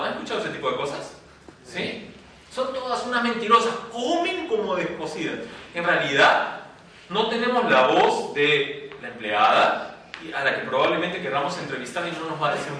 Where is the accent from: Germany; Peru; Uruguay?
Peru; Lima; como limeño del siglo XX-XXI, estoy como acostumbrado a las rejas. Todos vivimos entre rejas en esta ciudad, ¿no es verdad?